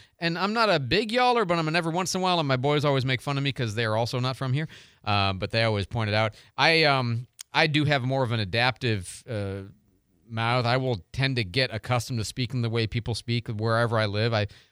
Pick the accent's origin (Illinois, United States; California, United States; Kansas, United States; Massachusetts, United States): Illinois, United States; Chicago; also born or lived in Detroit / St. Louis; You know, I'm from Chicago and Detroit and St. Louis, okay? I've lived here for 10 years, but I'm not from here